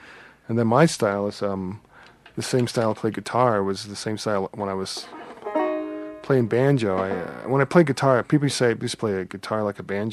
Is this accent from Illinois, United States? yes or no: yes; Chicago, Illinois, United States; born there; I was born in Chicago, and my parents are from, my father's from Memphis, my mother's from Lake Providence. I'm like what you call first-generation Southern